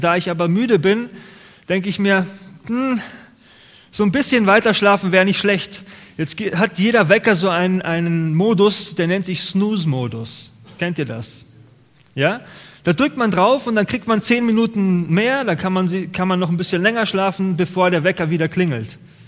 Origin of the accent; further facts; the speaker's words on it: Munich, Bavaria, Germany; born there; Ich bin ja gebürtiger Münchner. München ist wirklich die schönste Stadt in Deutschland, muss ich schon sagen.